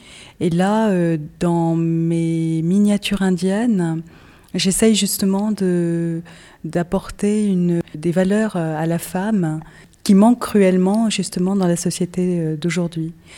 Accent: Paris, Île-de-France, France; donc je suis de Paris.

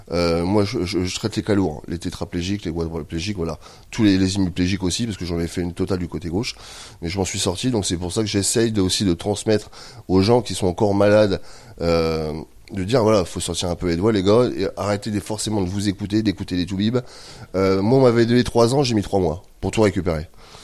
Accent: Épernay, Grand Est, France; ben moi je suis originaire de la Marne, d'Épernay plus précisément, capitale du Champagne comme tout le monde connaît

